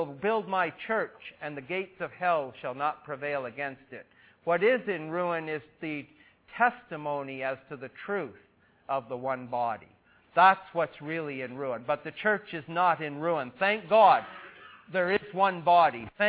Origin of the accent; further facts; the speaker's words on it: Smiths Falls, Ontario, Canada; my hometown of Smiths Falls